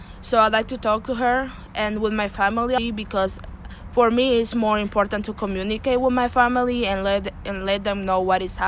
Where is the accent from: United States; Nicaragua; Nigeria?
Nicaragua; I'm from Nicaragua. I'm 7.